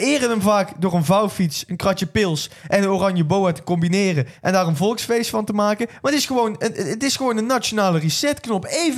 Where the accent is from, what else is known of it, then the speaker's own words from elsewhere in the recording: Netherlands; Nou ja, we zijn Nederlanders